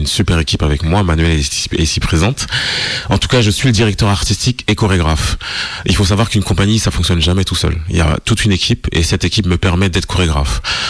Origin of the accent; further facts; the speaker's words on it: Montataire, Hauts-de-France, France; also born or lived in Paris; Non, j'ai pas l'accent. Je viens de Picardie, on parle comme ça, les tchou. Non. Alors, je viens de Picardie. J'habitais plus, très exactement dans l'Oise, à Montataire. Et je suis originaire de là-bas.